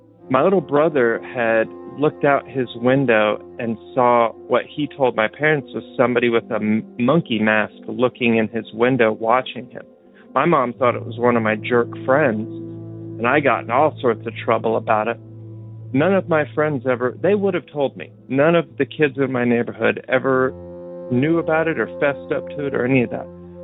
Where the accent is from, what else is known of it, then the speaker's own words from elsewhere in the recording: Oklahoma, United States; now in Georgia, United States; I live in Georgia. I grew up in Oklahoma, just about 20 miles north of Tulsa.